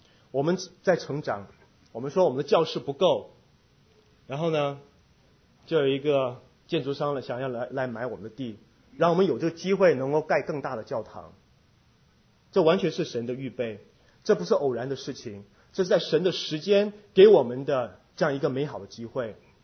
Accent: South Korea; Chinese is a second language; 我们来自不同地方，大陆、台湾、香港，还有我这个韩国。

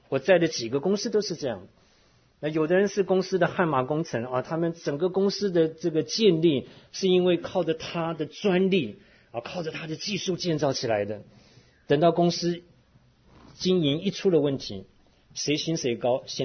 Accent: Taiwan; 像我们以前小的时候在台湾长大，那在台湾人中间最喜欢问的问题就是你吃饱没

